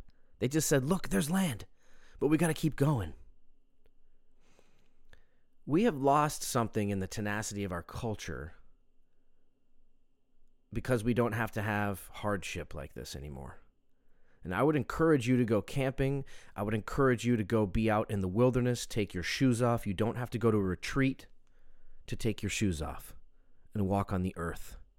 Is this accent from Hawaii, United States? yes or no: yes; Hawaii, United States; born there; I was born in Hawaii in 1979, and at that point, Hawaii had been a state for exactly 20 years.